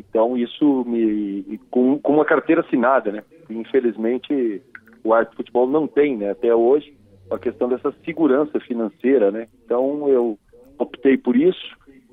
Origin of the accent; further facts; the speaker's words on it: Pelotas, Rio Grande do Sul, Brazil; Atuei num time de segunda divisão lá da minha cidade natal, de Pelotas